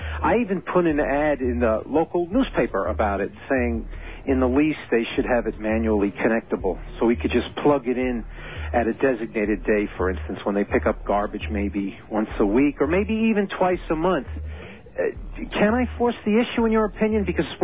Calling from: New York City, New York, United States; I'm calling you from New York City. I live in New Jersey.

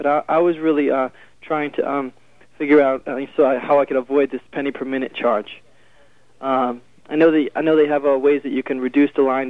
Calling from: New York, United States; New York.

